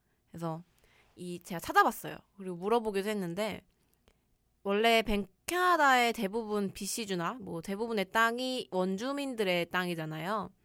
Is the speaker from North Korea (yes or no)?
no; South Korea; 저희 한국도 식민지 시절을 겪었잖아요. 그래서 한국인으로서 많은 것들을 생각하게 되는 규칙인 것 같습니다.